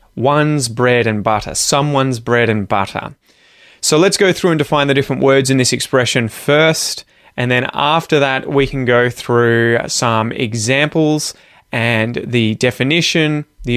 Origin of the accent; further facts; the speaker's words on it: Australia; I'm an Aussie, so it's an Aussie joke, I guess.